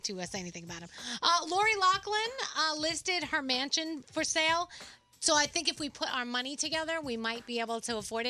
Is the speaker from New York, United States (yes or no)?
yes; New York, United States; Because I'm a New Yorker.